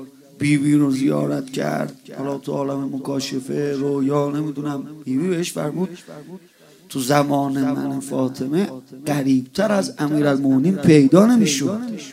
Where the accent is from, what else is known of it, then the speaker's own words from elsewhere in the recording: Iran; born there; ما اصلا تو ایران به دنیا اومدیم توی یه جایی به دنیا اومدیم همه محب به ابی عبدالله همه محب به امیرالمومنین